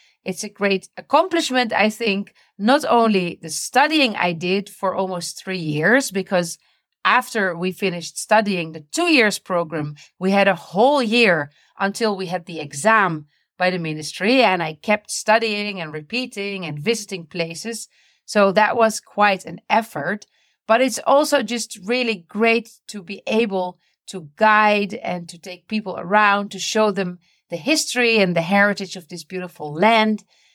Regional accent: Netherlands; now in Palestine; I live in Palestine with my Palestinian husband and children. I'm originally from the Netherlands.

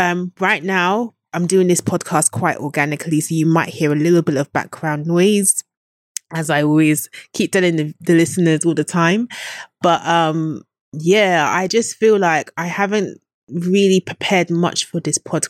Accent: United Kingdom; I'm British

